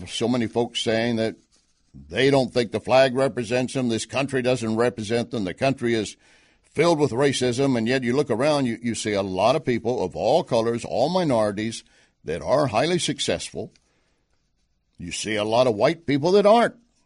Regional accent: the South, United States; I'm from the South. I know exactly what it means.

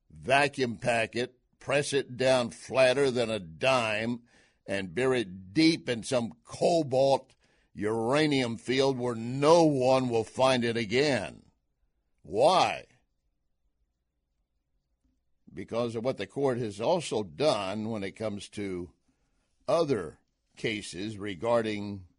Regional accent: Texas, United States; I was born in Texas, raised in Texas, West Texas. Dad is an oil field man, oil field trash, and proud of it.

